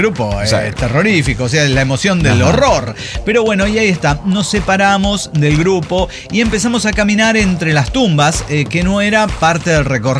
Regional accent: Yucatán, Mexico; Soy yucateca

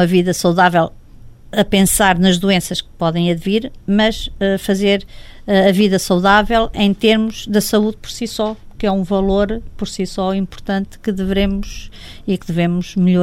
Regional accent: Coimbra, Portugal; born there; also born or lived in Cambridge; nasci também em Coimbra e fiz lá então a primeira graduação em Biologia.

